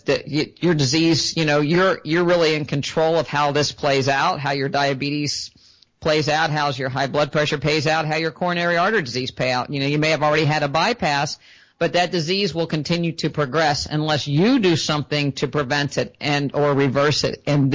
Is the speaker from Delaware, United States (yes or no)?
no; West Virginia, United States; now in Florida, United States; And, you know, I'm from West Virginia originally, I live in Florida now.